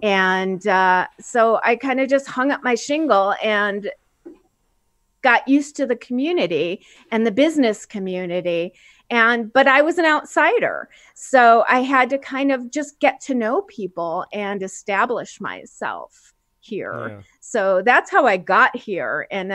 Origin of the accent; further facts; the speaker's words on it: Chicago, Illinois, United States; also born or lived in Los Angeles; So I grew up in Chicago and then lived in Los Angeles for 22 years. And in 2011, I realized my dream of moving to the mountains.